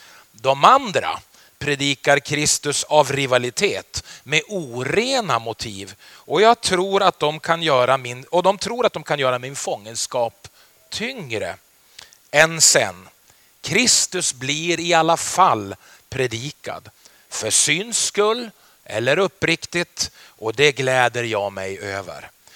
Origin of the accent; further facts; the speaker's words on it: Byske, Västerbotten County, Sweden; also born or lived in Skellefteå; now in Örnsköldsvik, Sweden; Väldigt roligt att vara här i Skellefteå, min hemstad. Jag är född i Skellefteå, uppvuxen i Byske, bor nu i Örnsköldsvik